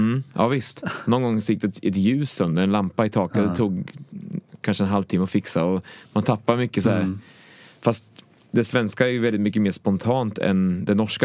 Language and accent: Swedish; Sankt Anna, Östergötland, Sweden; jag kommer från Östergötland faktiskt, för att det, ja, dels så älskar det att växa upp i Sankt Anna